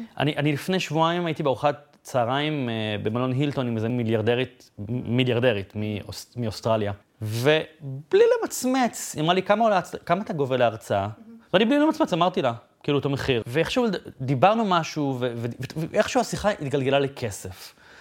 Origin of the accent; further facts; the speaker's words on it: Bat Yam, Tel Aviv District, Israel; אפשר להגיע משכונה מאוד פשוטה וצנועה בבת ים, מהורים שהתגרשו כשהייתי בן 7, ולצמוח, ולעשות את זה לבד